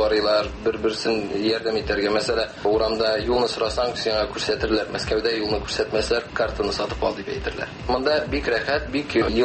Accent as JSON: {"language": "Tatar", "town": "Tolyatti", "region": "Samara Oblast", "country": "Russia", "tie": "born there", "said": "мин туган шәһәремне Казан дип күрәм. Үзем Тольяттида тусам да."}